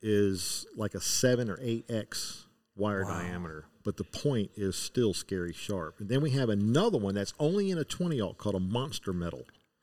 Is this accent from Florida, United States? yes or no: yes; Orlando, Florida, United States; Well, the thing is I was born and raised in Florida.